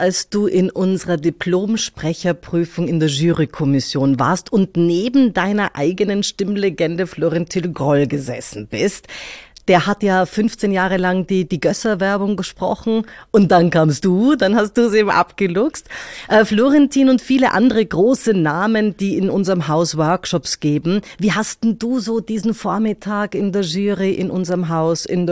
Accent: Munich, Bavaria, Germany; born there; München bin ich geboren

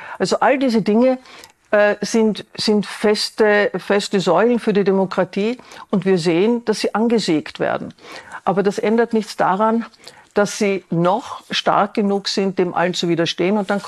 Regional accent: Vienna, Austria; Ich als Wienerin habe ein Beispiel

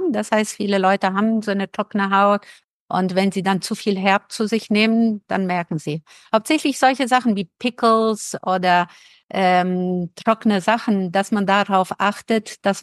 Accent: Brazil; ich komme zwar aus Brasilien und bin mit Bananen aufgewachsen

